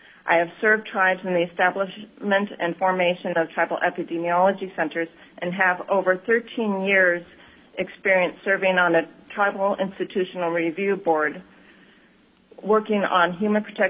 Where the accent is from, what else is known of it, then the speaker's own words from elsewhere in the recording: Kayana, Alaska, United States; Kayana is my hometown and where my grandmother and my Atin, or namesake, served as one of the first-generation community health aides.